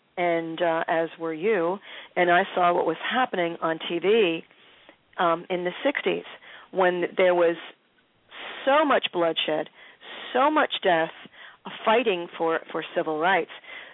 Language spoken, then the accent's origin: English; Philadelphia, Pennsylvania, United States; growing up in Philadelphia